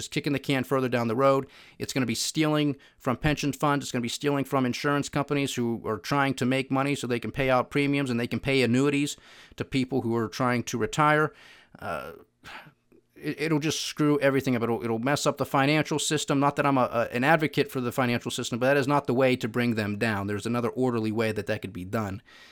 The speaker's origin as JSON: {"language": "English", "country": "United States"}